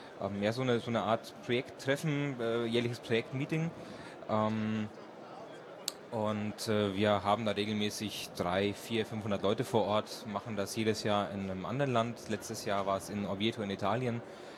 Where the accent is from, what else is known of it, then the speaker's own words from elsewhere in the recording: Kaufbeuren, Bavaria, Germany; Ich komme aus dem Schönkaufbeuren.